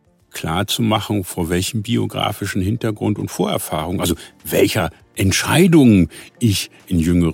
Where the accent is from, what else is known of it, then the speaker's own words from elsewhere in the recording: Bremen, Germany; born there; ich bin in Bremen geboren